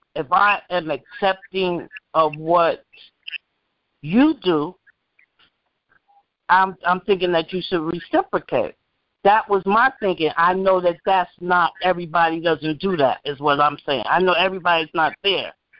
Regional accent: Bronx, New York, United States; and I'm a New Yorker. I'm from the Bronx, and we were shipped out to Queens.

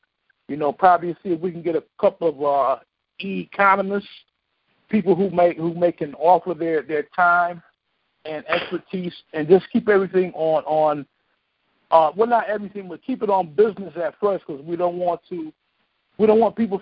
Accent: Buffalo, New York, United States; she's from my hometown, Buffalo. In Buffalo, we like to take action.

